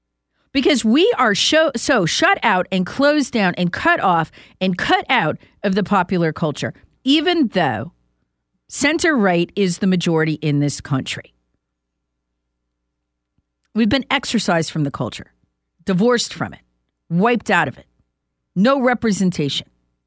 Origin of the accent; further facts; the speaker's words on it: United States; That we are here. We are American. We are a part of the culture.